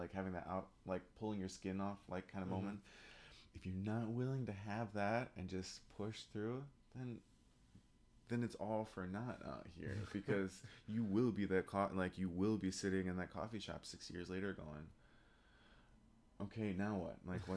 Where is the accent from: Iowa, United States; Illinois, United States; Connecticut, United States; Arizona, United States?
Illinois, United States; Chicago; now in New York, United States; I grew up in Chicago in the Midwest, but coming out to study in a second master's with Mike Lowenstern at Manhattan School of Music